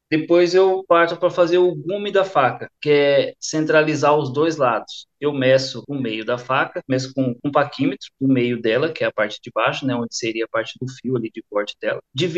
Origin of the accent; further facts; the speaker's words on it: São Paulo, Brazil; now in Santa Bárbara, Brazil; que eu sou natural de São Paulo, e aí faz 6 anos que eu moro aqui em Santa Bárbara, né?